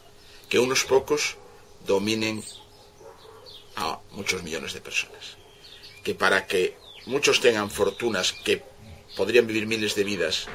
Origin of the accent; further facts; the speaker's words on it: Galicia, Spain; yo soy un gallego. Vivo en un país pequeñito de la zona de España. Primero soy gallego, después soy español.